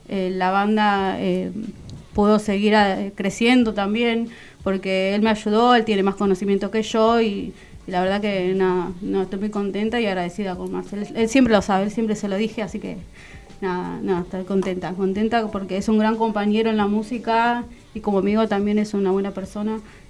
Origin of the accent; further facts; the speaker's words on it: Bernal, Buenos Aires Province, Argentina; Yo soy del Triángulo de Bernal.